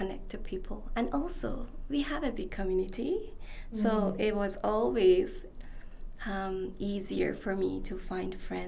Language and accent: English; Iran; English is a second language; I was like, oh … I'm from Iran.